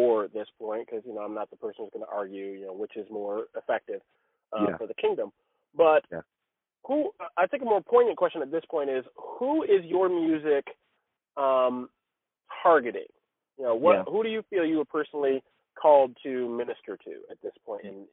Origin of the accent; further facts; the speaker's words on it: the South, United States; Now, I grew up in the South, and cards were evil.